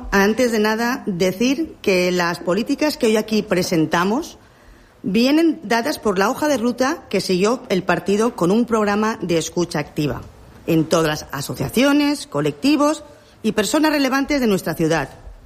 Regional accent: Benidorm, Valencian Community, Spain; Soy de Benidorm y ahora estoy preparada para crear una realidad en la ciudad que nací.

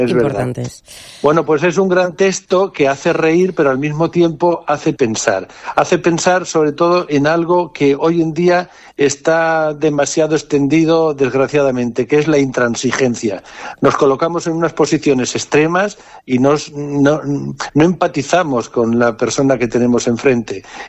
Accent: Pinoso, Valencian Community, Spain; Nosotros somos de Pinoso, somos el grupo Taules Teatre, ubicado aquí en Pinoso

